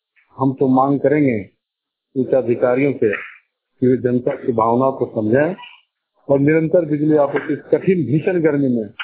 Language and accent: Hindi; Birni, Jharkhand, India; बिरनी के रहने वाले हैं।